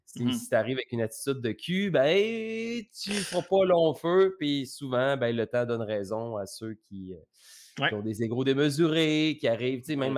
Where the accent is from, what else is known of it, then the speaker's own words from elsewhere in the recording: Quebec City, Quebec, Canada; je viens de Québec